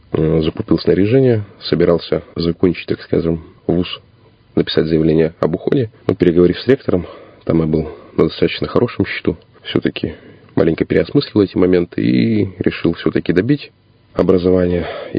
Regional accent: Irkutsk, Irkutsk Oblast, Russia; born there; Родился в Иркутске

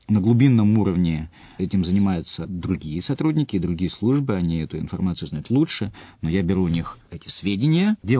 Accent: Irkutsk, Irkutsk Oblast, Russia; большая часть моей жизни, конечно, связана с Иркутском, который я люблю, который я считаю своей родиной, безусловно, это мой родной город. Я отсюда пока не хочу уезжать.

